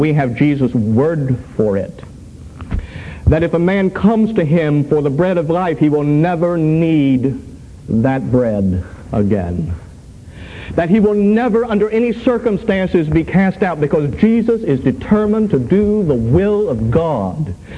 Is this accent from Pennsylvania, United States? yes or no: yes; Pennsylvania, United States; But I come from Pennsylvania and from farm country, and I've seen it.